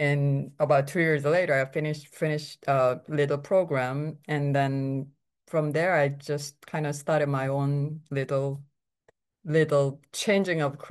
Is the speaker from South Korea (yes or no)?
yes; South Korea; So I grew up in Korea, and when I was young, I thought I was going to be a comic book artist.